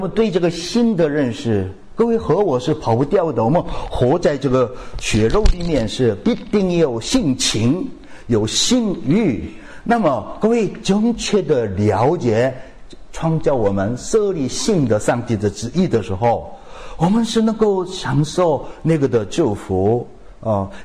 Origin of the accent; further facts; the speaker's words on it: South Korea; Chinese is a second language; 我们韩国人说金亲相见了